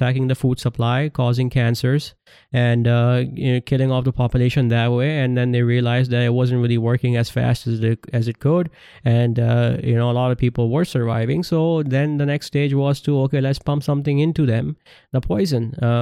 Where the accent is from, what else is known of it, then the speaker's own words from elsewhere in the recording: Karachi, Sindh, Pakistan; I'm from Pakistan, and the government, who can't even do the job of picking up the garbage in Karachi, which is where I was born and raised. It's a big metropolitan city